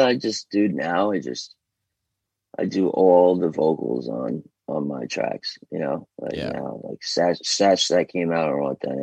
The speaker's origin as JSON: {"language": "English", "region": "New York", "country": "United States", "said": "They know I'm from New York."}